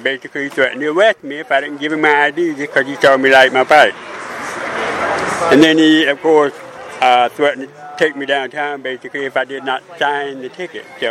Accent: Charleston, South Carolina, United States; I'm from Charleston, South Carolina. It's a very old tourist market.

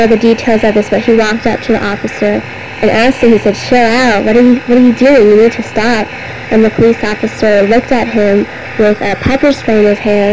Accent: San Fernando Valley, California, United States; I grew up in San Fernando Valley, so my father works

